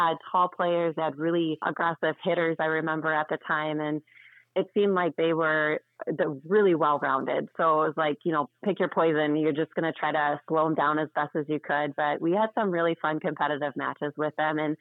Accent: South Dakota, United States; I was a girl from South Dakota who, like you had said, high school sports were flip-flopped.

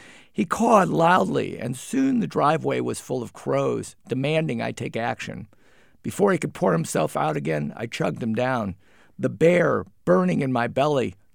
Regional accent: St. Louis, Missouri, United States; living in St. Louis, growing up in St. Louis.

